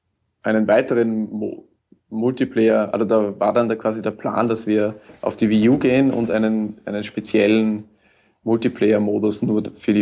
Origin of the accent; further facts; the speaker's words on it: Austria; Bei uns in Österreich heißt das Versteinern, also das, was die Kinder spielen.